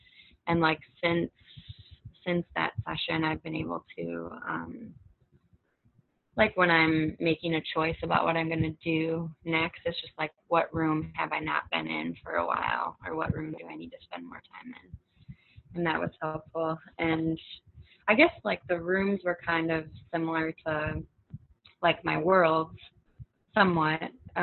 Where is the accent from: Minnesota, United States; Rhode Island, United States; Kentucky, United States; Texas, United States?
Minnesota, United States; Or I'm from Minnesota, so passive aggressiveness is I'm really good